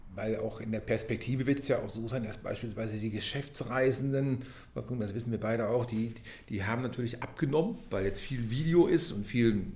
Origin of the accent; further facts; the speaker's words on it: Oelde, North Rhine-Westphalia, Germany; moved away as an adult; now in Northern Germany; Ich bin nach dem Abitur zugereist nach Norddeutschland, so muss ich das sagen. Ich bin streng genommen bin ich Münsterländer.